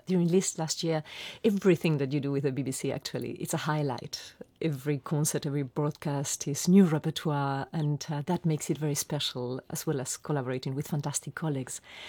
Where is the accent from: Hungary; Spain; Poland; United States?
Spain; San Sebastian, Basque Country; born there; English is a second language; I was born in San Sebastian, that is almost in the border with France, and somehow I keep the French repertoire very close to my heart.